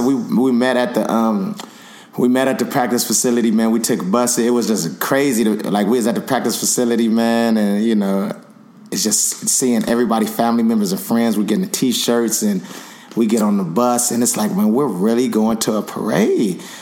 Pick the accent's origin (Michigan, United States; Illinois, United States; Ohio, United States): Ohio, United States; Cleveland; I definitely know because I'm from Cleveland.